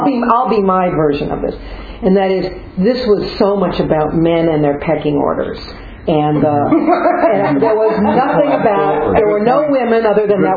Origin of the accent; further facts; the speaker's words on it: Canada; No, I'm a Canadian.